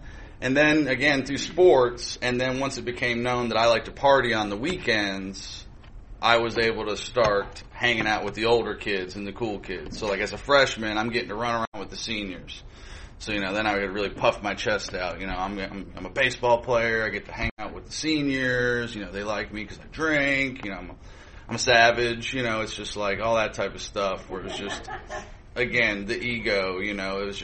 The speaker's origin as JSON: {"language": "English", "town": "Chicago", "region": "Illinois", "country": "United States", "tie": "born there", "said": "But as soon as they figured out I was born in Chicago, and that persisted."}